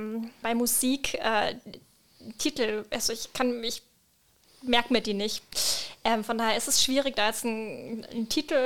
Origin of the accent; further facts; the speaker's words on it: Bavaria, Germany; weil ich komme ursprünglich aus Franken